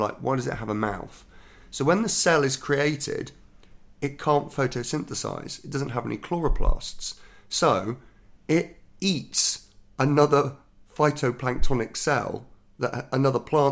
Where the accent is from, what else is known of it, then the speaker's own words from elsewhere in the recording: Dubai, United Arab Emirates; The weird thing about growing up in Dubai is a lot of the videos were pirated that we could get there